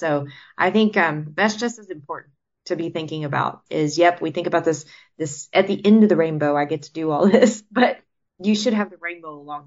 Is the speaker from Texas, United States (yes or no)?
yes; Texas, United States; accent: Texas; even with my little Texas accent. I did hear myself come out there.